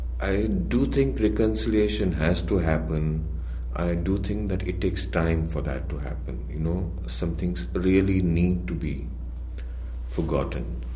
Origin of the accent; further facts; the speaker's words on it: Jammu and Kashmir, India; When I was growing up in Kashmir, I hated that place. Because there were no avenues for me, you know, to be an artist or a filmmaker or a theater person in a very conservative society